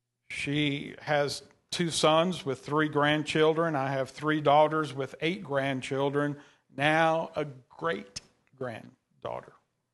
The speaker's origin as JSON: {"language": "English", "region": "Texas", "country": "United States", "tie": "born or raised there", "said": "My great uncle was pastor at Truett Chapel Baptist Church, where I grew up in East Texas."}